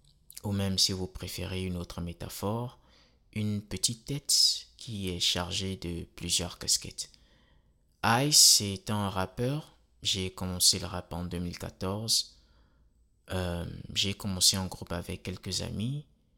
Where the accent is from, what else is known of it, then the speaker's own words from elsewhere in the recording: Benin; born there; Je suis né au Bénin, pays dont j'endosse fièrement la nationalité, en ajout à la nationalité américaine que j'ai obtenue il y a quelques années. J'entre à peine dans ma trentaine, je suis mari et père.